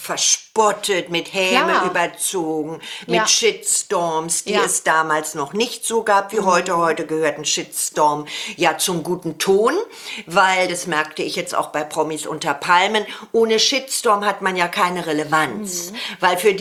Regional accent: West Germany, Germany; ich bin aus dem Westen

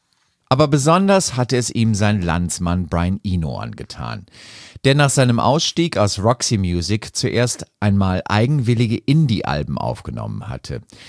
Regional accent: Berlin, Germany; meine Heimatstadt reden. Genau, über Berlin.

